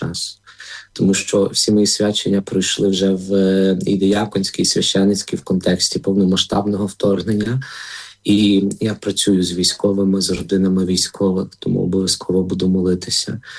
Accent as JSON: {"language": "Ukrainian", "region": "Lviv Oblast", "country": "Ukraine", "tie": "born or raised there", "said": "хоч родом я сам з Львівської"}